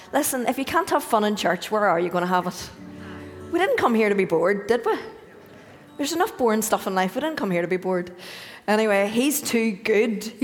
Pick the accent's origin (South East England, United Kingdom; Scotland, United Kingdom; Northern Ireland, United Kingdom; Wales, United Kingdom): Northern Ireland, United Kingdom; Portadown; You know all the things I say and nobody understands because I'm from Portadown.